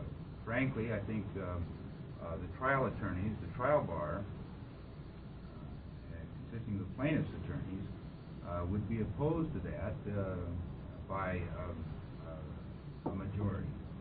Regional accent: Astoria, Oregon, United States; from Astoria, attorney from Astoria

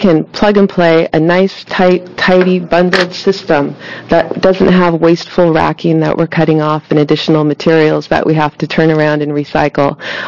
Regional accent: Coos Bay, Oregon, United States; I'm from Coos Bay, and we definitely do sit on a subduction zone, and a 72-hour power outage is nothing.

